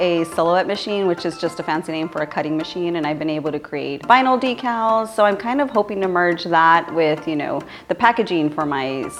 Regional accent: McAllen, Texas, United States; I was born and raised in McAllen, so there's a sense of pride when it comes to informing our community of everything that McAllen has to offer

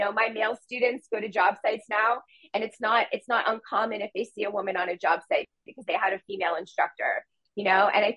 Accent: Windsor, Ontario, Canada; We had a school where I grew up in Windsor, Ontario.

